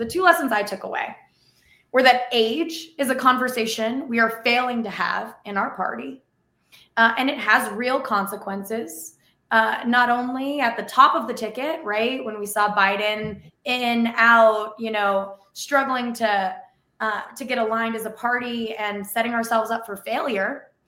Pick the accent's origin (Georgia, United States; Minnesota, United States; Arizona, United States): Arizona, United States; Tucson; I was raised here in Tucson, where I'm now running for Congress, by a single mom.